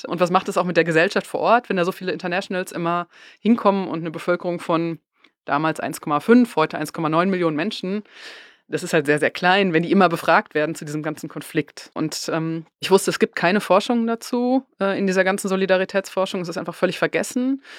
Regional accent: North Rhine-Westphalia, Germany; ich komme aus Westfalen

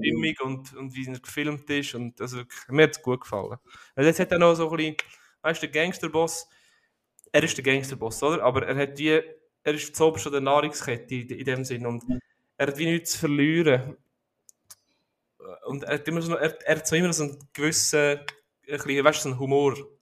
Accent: South Korea; ich meinte, ich komme aus Korea.

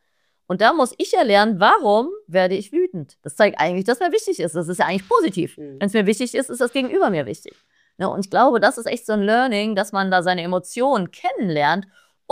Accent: Germany; born there; Generell, wir meisten, die das hier hören und sehen, wir sind in Deutschland geboren, wir sind finanziell abgesichert.

